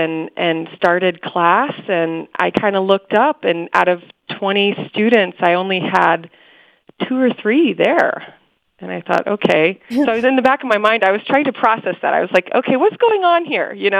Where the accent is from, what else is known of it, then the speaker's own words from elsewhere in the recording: Houston, Texas, United States; now in West Michigan, United States; So I was born in Houston, I was raised in Houston, but I kind of unwittingly landed in rural West Michigan about 10 years ago.